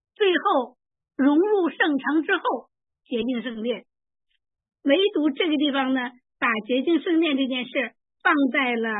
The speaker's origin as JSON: {"language": "Chinese", "country": "China", "said": "我相信有些人，尤其咱们的中国人哈，我们中国人特别会做题。"}